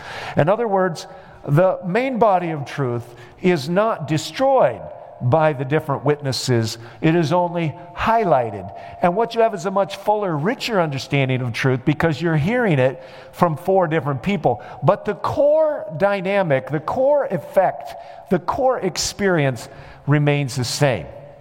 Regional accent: Peoria, Illinois, United States; When I was a boy, probably in the sixth grade, I grew up in Peoria, Illinois, and they took us on a field trip to Springfield.

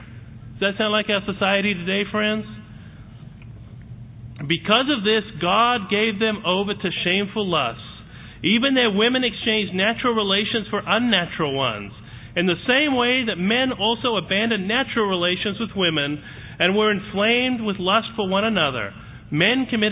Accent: Australia; moved away; I'm from Australia originally.

